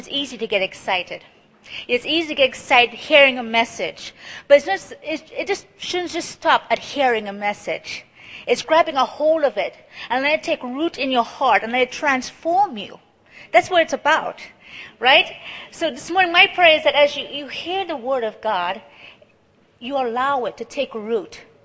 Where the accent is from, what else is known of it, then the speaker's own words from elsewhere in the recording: Trinidad & Tobago; now in United States; So I'm from Trinidad. I've met Sean in the United States